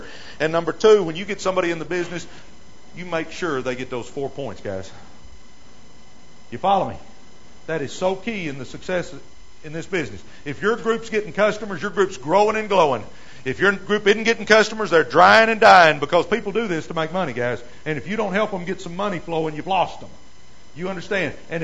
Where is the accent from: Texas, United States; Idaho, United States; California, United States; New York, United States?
Texas, United States; Dallas; I mean, I'm from Dallas, and the TXU, they're running all these plans.